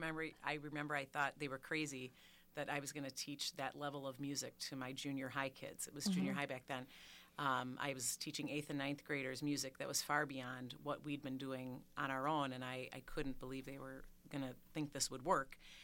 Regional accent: Racine, Wisconsin, United States; I grew up in Racine but mm-hmm. And went to school at Carthage

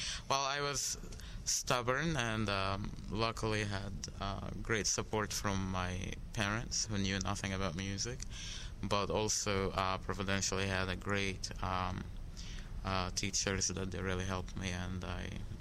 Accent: Cairo, Cairo Governorate, Egypt; English is a second language; moved away as an adult; now in United States; originally, I come from Cairo, Egypt. I was born there, and we're Coptic Christians, and I grew there and lived in Cairo till I was 21, and then I moved to the States for studies

